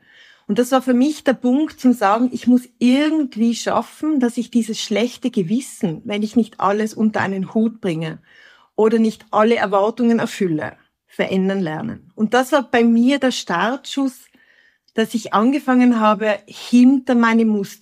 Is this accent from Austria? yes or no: yes; Tyrol, Austria; accent: Tyrolean mixed with Swiss; now in Zürich, Switzerland; Ich bin ursprünglich aus Tirol, ich bin eine Nordtirolerin, bin in der Nähe von Innsbruck aufgewachsen, aber ich lebe seit 28 Jahren in Zürich und mein Sprachzentrum mischt, also das mischt Tiroler Worte mit der Schweizer Betonung.